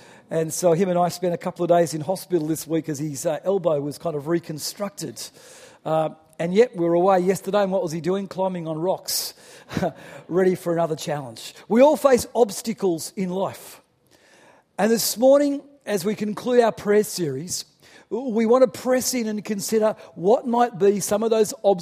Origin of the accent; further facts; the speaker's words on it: Newcastle, New South Wales, Australia; He's a resident in my hometown of Newcastle. He's kind of a legend in Newcastle.